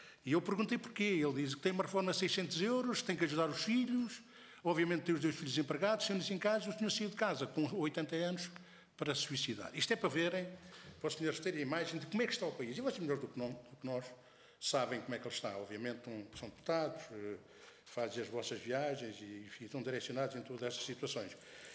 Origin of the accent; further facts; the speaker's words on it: Pampilhosa da Serra, Centre, Portugal; na minha aldeia, aqui em Pampilhosa da Serra